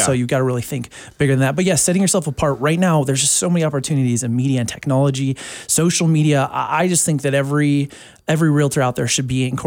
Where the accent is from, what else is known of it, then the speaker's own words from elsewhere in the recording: Whitefish, Montana, United States; also born or lived in Seattle, Washington; I grew up in the Valley, grew up at Whitefish, went to Whitefish High School, graduated there, went off to Seattle for school, and just got back into the Valley about 5.5 years ago or so.